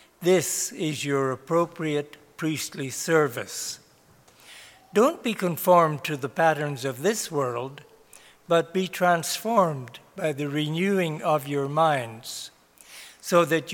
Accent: Ireland; born there; I was born in Ireland.

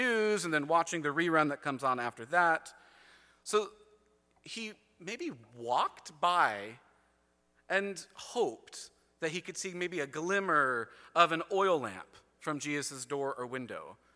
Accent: California, United States; I'm from California, so I know not everything happens the same in the States and Canada

